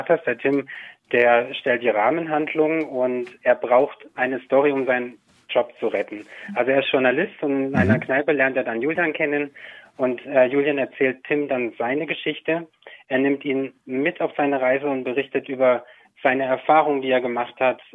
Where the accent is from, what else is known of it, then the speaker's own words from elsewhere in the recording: Thuringia, Germany; born there; now in Westallgäu, Germany; Also ich wurde 1980 in Thüringen geboren und seit über 3 Jahren lebe ich jetzt in meiner Wahlheimat, dem wunderschönen Westallgäu.